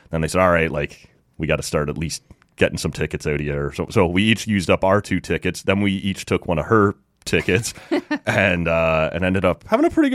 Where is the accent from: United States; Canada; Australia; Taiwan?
Canada; Oshawa, Ontario; moved away as an adult; Well, because I grew up in Oshawa and moved up here in 2012.